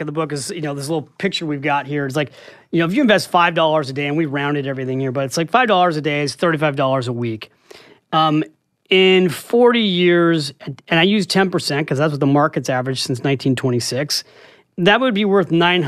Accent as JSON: {"language": "English", "town": "San Francisco", "region": "California", "country": "United States", "lives_now": "New York City, United States", "said": "this was a dream to move to New York City. I'm from San Francisco. And I came here to write"}